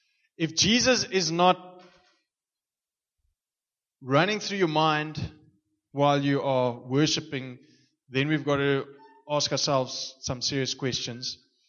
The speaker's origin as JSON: {"language": "English", "town": "Stellenbosch", "region": "Western Cape", "country": "South Africa", "tie": "born or raised there", "said": "So there was a race in Stellenbosch, my hometown, and I was part of the local, you know, cycling club and whatever, road race."}